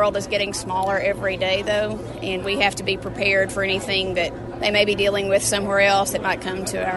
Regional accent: Tennessee, United States; I have always wanted to be a veterinarian. I grew up in Fentress County.

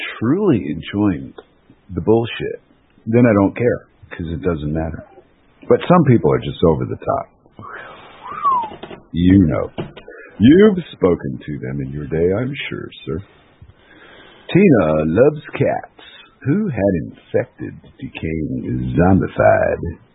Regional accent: United States; I'm such an American here. It's so weird.

